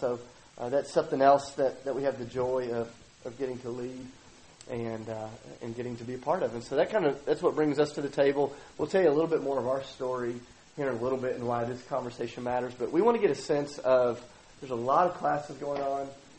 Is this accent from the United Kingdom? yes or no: no; Nashville, Tennessee, United States; So honored to get to be with you. I am from Nashville, Tennessee